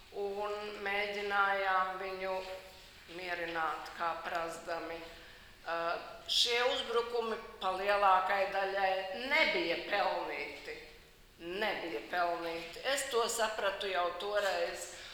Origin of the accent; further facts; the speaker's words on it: Kauguri, Valmiera Municipality, Latvia; mēs nākam no Kauguriem pie Valmieras